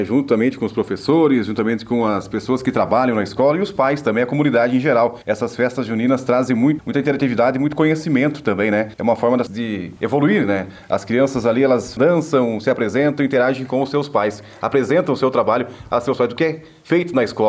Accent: Rio Grande do Sul, Brazil; como nós somos do Sul, somos gaúchos, não seria mais alusivo à nossa cultura?

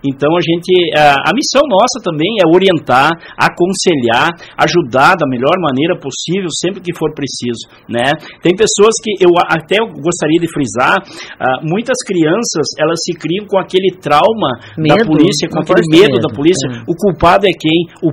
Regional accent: Espumoso, Rio Grande do Sul, Brazil; estar trabalhando na cidade de Espumoso, minha terra natal, né? Minha terra natal.

